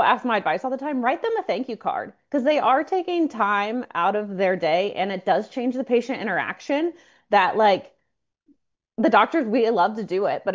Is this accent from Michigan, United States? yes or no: no; Ohio, United States; moved away; also born or lived in Chicago; Well, growing up in Ohio, where there's 8 months of gray, I always knew I wanted to move south